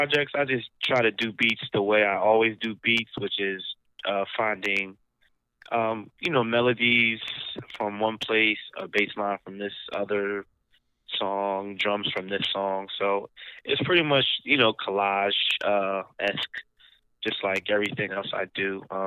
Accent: Philadelphia, Pennsylvania, United States; I'm actually from the opposite part of Philadelphia. I'm from Germantown or Mount Airy part of Philly. I've lived in South Philly for... I want to say the last 5 years.

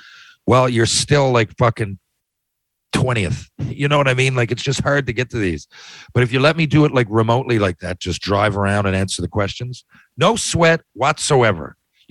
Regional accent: Mount Pearl, Newfoundland and Labrador, Canada; It's because I grew up in Mount Pearl, right?

